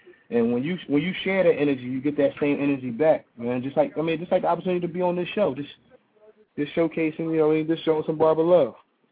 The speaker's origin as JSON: {"language": "English", "town": "Philadelphia", "region": "Pennsylvania", "country": "United States", "said": "I'm a professional. I'm from Philly."}